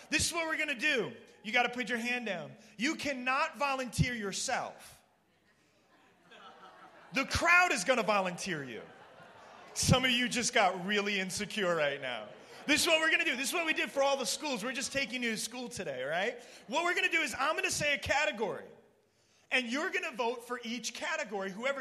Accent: New York, United States; Yeah. I'm originally from New York.

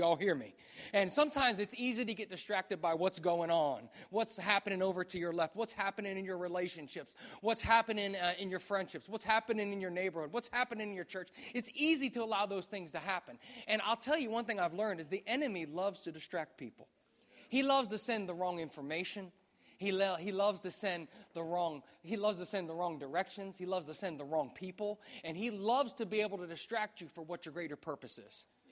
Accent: New Jersey, United States; I'm from America. I'm from New Jersey. It's the center of the universe, if you didn't know that. And I'm right outside of Philadelphia.

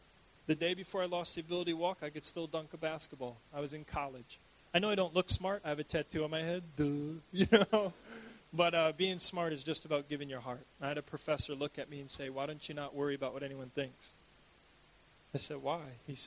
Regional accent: New York, United States; For me, I grew up in New York. A lot of people like basketball there.

